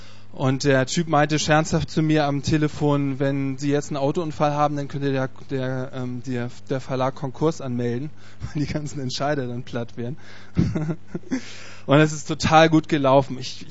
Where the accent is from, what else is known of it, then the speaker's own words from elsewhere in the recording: Hamburg, Germany; now in Cologne, Germany; ich komme ursprünglich aus Hamburg, wohne jetzt seit ein paar Jahren in Köln